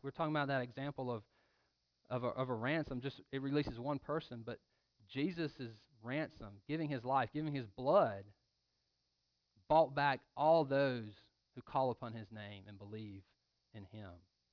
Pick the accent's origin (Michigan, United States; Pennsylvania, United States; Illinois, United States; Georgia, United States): Georgia, United States; Louisville; Growing up in Georgia, in Louisville, small town I grew up